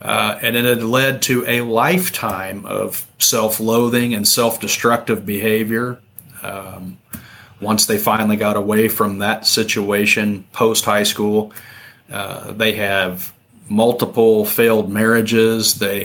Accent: Emporia, Kansas, United States; I mean, I grew up in Emporia, Kansas, so everybody knew each other.

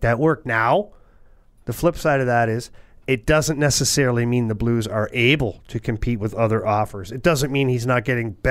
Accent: Ottawa, Ontario, Canada; I played in my hometown in Ottawa.

